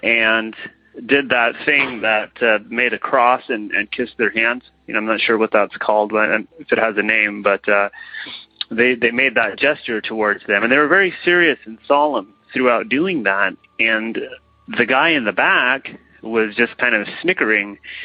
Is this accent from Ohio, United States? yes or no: no; Modesto, California, United States; I'm from Modesto, California